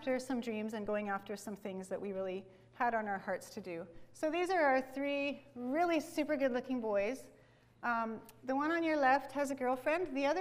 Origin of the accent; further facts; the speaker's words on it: Outlook, Saskatchewan, Canada; So we are from Outlook, Saskatchewan, which you've probably never heard of. It's just about an hour away from Saskatoon.